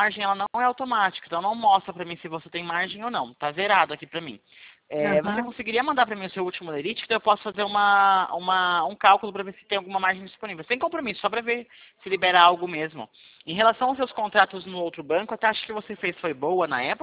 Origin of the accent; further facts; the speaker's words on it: Piracicaba, São Paulo, Brazil; Eu sou de Piracicaba